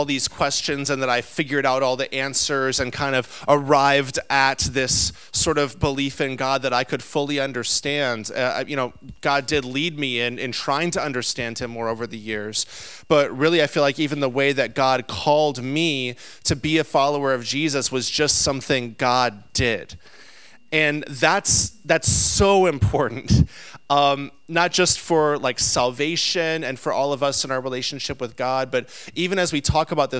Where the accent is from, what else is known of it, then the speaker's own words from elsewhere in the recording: Houston, Texas, United States; born there; I was born in Houston. I feel like whenever I come down to Texas, and it's been a little while now, whenever I come down here, I do feel a little bit like I'm coming home.